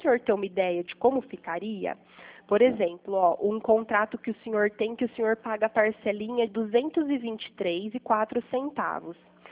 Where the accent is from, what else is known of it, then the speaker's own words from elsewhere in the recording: Pirassununga, São Paulo, Brazil; eu sou de Pirassununga